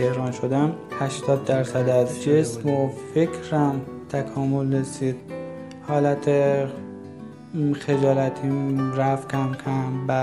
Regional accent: Yerevan, Armenia; Persian is a second language; also born or lived in Gavar; از کشور ارمنستان، از شهر ایروان. من در شهر گاوار به دنیا آمدم.

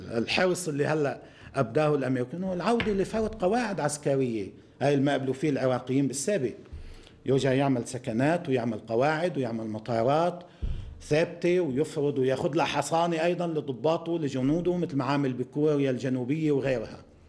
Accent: Lebanon; نحن قادرين كلبنانيين أن نواجه الإرهابيين والإرهاب

